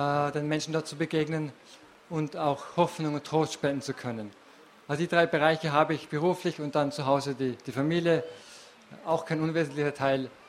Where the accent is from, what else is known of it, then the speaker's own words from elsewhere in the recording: Hohenems, Vorarlberg, Austria; Ich komme aus Hohenems, also aus Vorarlberg